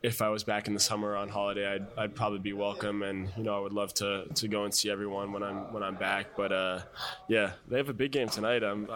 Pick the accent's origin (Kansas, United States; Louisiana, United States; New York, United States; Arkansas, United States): New York, United States; Hip hop. I'm a New Yorker.